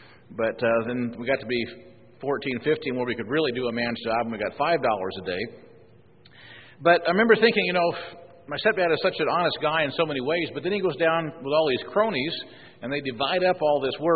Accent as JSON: {"language": "English", "region": "Illinois", "country": "United States", "tie": "born or raised there", "said": "When I was growing up in Illinois, there were very few deer compared to today."}